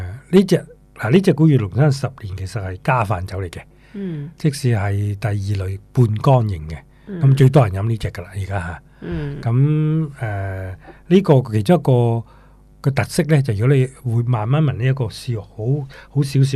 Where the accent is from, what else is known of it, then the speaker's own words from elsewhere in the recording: China; 即是我们中国人喝你觉得很舒服咯